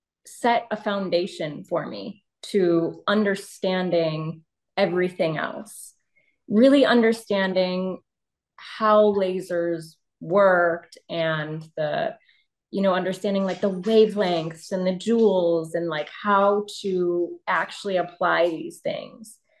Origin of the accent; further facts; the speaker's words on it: Rockford, Illinois, United States; now in Chicago, United States; No, I am in Chicago now. I grew up in Rockford, Illinois.